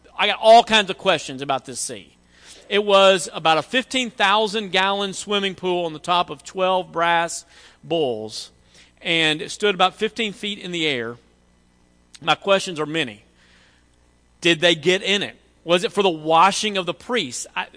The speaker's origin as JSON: {"language": "English", "region": "Tennessee", "country": "United States", "tie": "born or raised there", "said": "I grew up in West Tennessee"}